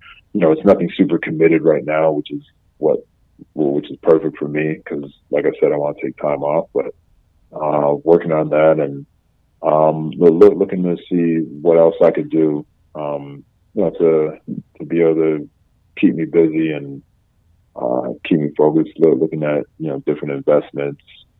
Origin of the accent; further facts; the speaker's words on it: Canada; as a Canadian, like, it's it definitely means a lot